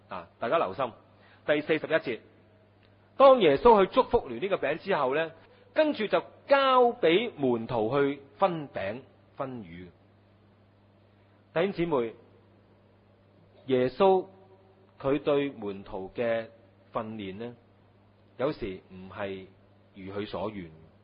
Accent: China; 我哋中國人有句成語呀，塞翁失馬焉知非福呀。

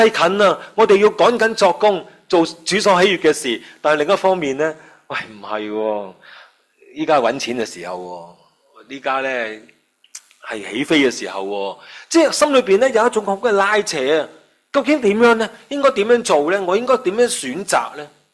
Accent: Hong Kong; 亿亿声嘅，我哋香港人好劲啊！

